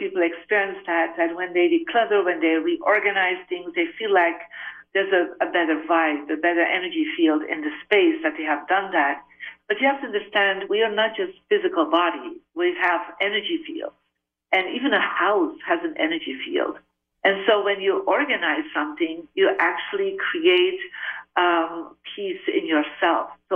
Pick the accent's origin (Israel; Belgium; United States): Belgium; I'm originally from Belgium, so I'm a guest in the Asian culture. I come from a Catholic family